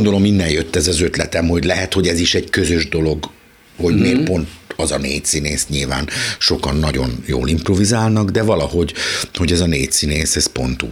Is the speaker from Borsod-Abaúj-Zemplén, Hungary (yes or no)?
yes; Mezőcsát, Borsod-Abaúj-Zemplén, Hungary; Nekem nagyon jót tett, hogy Mezőcsáton egy kisvárosban vagy nagyközség, mindig a határán billegett, egy rendkívül jó ilyen kis értelmiségi környezetben